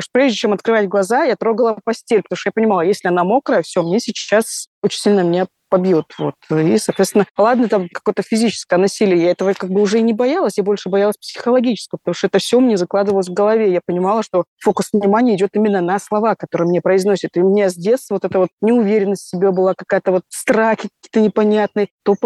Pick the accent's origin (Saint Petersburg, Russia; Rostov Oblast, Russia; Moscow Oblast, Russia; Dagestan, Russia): Dagestan, Russia; Я родом из Дагестана.